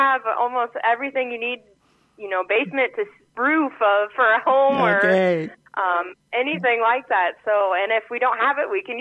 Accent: Atlantic, Iowa, United States; So I was born and raised here in Atlantic. I graduated from high school here in Atlantic.

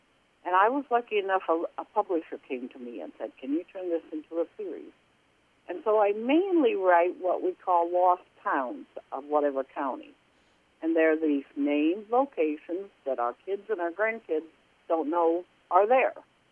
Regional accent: Shell Rock, Iowa, United States; I'm from Shell Rock, Iowa, which is over by Waterloo.

